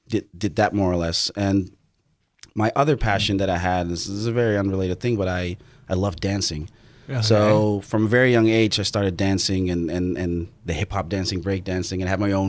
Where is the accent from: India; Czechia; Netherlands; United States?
Netherlands; Nieuwegein, Utrecht; I come originally from the Netherlands, from a small town called Nieuwegein.